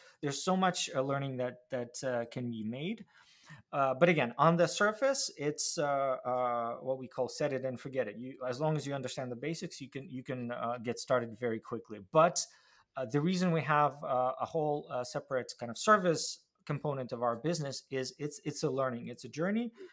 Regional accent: Ukraine; moved away as an adult; now in Canada; so my personal story is I moved from Ukraine to Canada in 2016, and the funny story there is, so I came to Canada and started looking for a job in tech sales

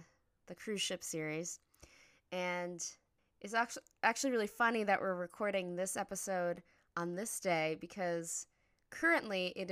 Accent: New York City, New York, United States; And I'm from New York City.

